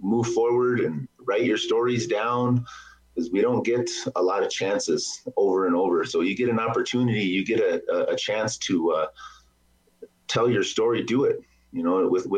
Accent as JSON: {"language": "English", "town": "Pierre", "region": "South Dakota", "country": "United States", "tie": "born or raised there", "also_born_or_lived": "Lower Brule", "said": "I grew up in Lower Brule and moved off the reservation after in the fifth and sixth grade. And I grew up in Pierre, and then I moved to Aberdeen, South Dakota"}